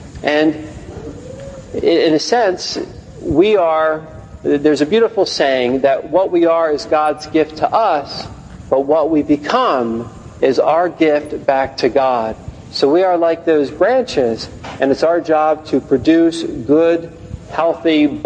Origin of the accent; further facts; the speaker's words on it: Philadelphia, Pennsylvania, United States; See, growing up in Philadelphia, we had a big garden in my backyard.